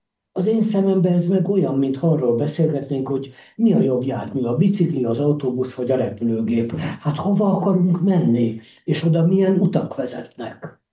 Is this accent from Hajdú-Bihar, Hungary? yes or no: no; Budapest, Hungary; Én budapesti vagyok, ez egy más bolygó.